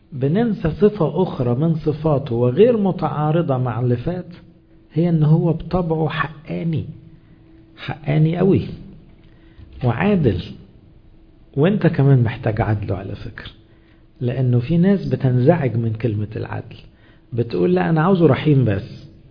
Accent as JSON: {"language": "Arabic", "country": "Egypt", "said": "وظن أن احنا كمصريين دقنا ده آخر سنتين بشكل صريح"}